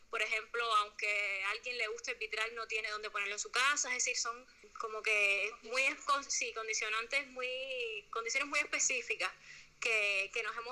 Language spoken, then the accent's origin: Spanish; Havana, Cuba; Bueno, somos dos muchachas de La Habana.